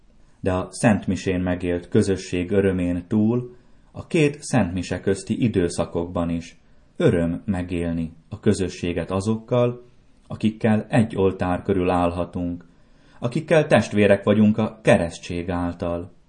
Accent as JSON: {"language": "Hungarian", "country": "Slovakia", "said": "mi a mai Szlovákia területén élő magyarok is örömmel készültünk."}